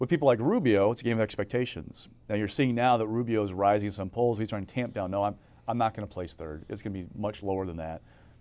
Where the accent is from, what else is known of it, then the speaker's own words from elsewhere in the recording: Iowa, United States; Now, I grew up in Iowa. There's not a lot to do there on a Tuesday night in the middle of January, early February.